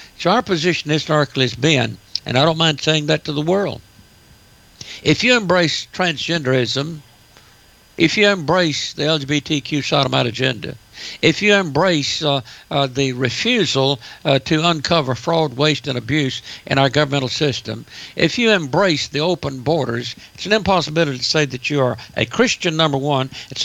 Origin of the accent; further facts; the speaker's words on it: Maine, United States; My home state made headlines last month.